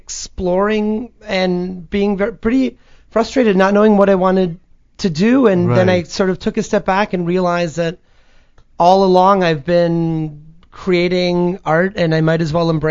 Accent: Washington, District of Columbia, United States; also born or lived in Boston / New York / Los Angeles; And went to school in Boston. I was a Harvard undergrad, moved to New York, and then to LA. And I'm from Washington, D.C.

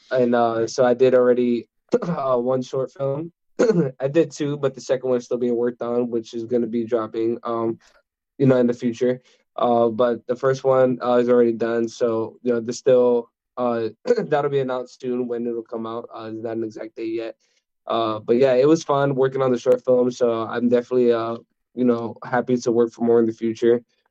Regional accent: New York, United States; That's how I come from the East Coast of New York. I love the fashion in New York.

